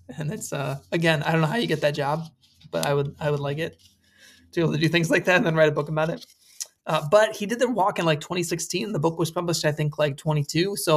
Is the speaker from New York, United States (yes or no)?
no; San Francisco, California, United States; born there; and then there's California, the place where I was born in San Francisco.